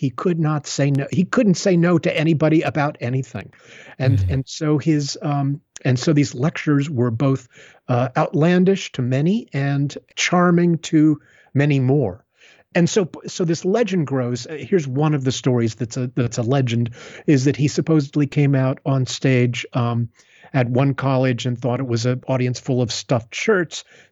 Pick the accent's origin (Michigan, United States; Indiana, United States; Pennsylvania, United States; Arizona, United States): Arizona, United States; Tucson; all other high schools in the state of Arizona, where I grew up. I was raised in Tucson.